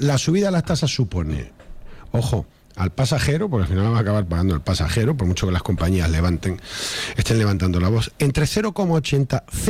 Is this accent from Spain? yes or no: yes; Canary Islands, Spain; como canario que soy, como empresario de esta, pequeño empresario de esta comunidad